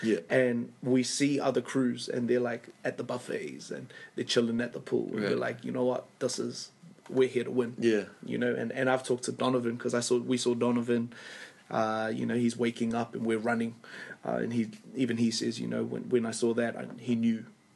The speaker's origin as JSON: {"language": "English", "town": "Kelston", "region": "Auckland", "country": "New Zealand", "said": "So I was like, nah, man, you know, we're hard. We're from Kelston."}